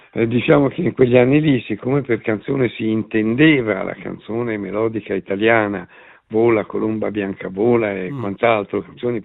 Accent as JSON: {"language": "Italian", "town": "Lamole", "region": "Tuscany", "country": "Italy", "tie": "born or raised there", "said": "Io vengo dalla Toscana, da piccolo abitavo anche a Lamole. Lamole è un piccolo paese del Chianti, produttore di vino."}